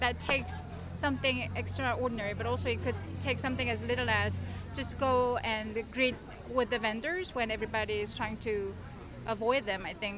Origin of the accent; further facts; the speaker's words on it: New York, United States; now in Bloomington, United States; you know, we are from New York and from a little liberal part of the country. Moving to Indiana, we were a little nervous because of the history of the states